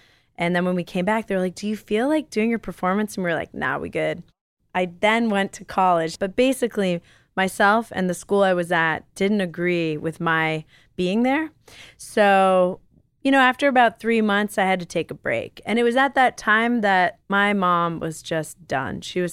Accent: New York, United States; I grew up on the Upper East Side. So we were like going to church on Fifth Avenue, get all dressed up.

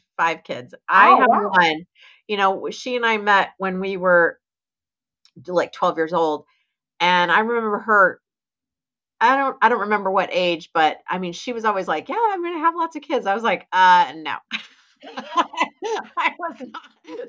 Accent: Fairbanks, Alaska, United States; I grew up in Fairbanks, Alaska.

